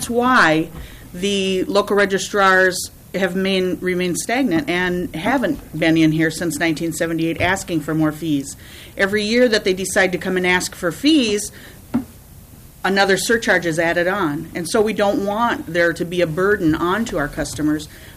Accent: United States; from Todd County

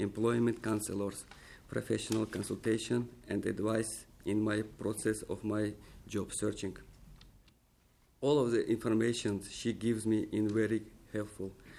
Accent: Tajikistan; English is a second language; moved away as an adult; now in United States; I am from Tajikistan. It's a small country from Central Asia. I live in U.S. only 6 months. We arrived in August 2008 with my family.

